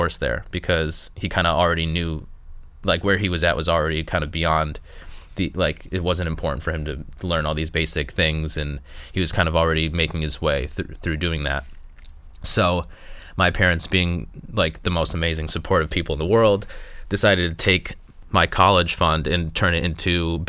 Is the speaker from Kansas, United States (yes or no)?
no; Rochester, New York, United States; I'm from Rochester, New York, upstate.